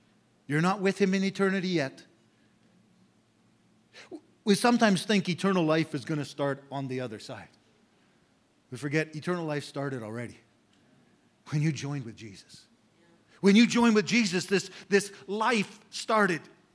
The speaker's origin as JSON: {"language": "English", "country": "Canada", "tie": "born or raised there", "also_born_or_lived": "Africa", "said": "I grew up in Canada. I'm a Canadian. Spent a long time now in Africa, so I'm kind of confused. I'm a hybrid"}